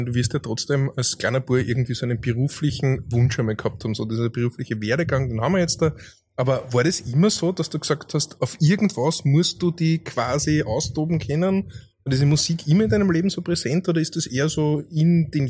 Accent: Vienna, Austria; born there; Ja, aber ich bin wenigstens ein gebürtiger Wiener

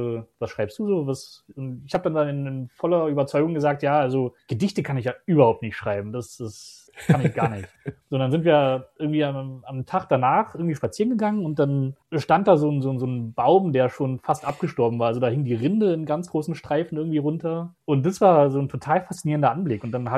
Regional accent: Halle, Saxony-Anhalt, Germany; also ich komme ursprünglich aus Halle an der Saale

